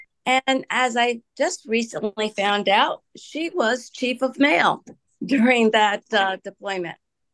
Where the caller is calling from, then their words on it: Milford, Connecticut, United States; I'm calling in from Milford, Connecticut.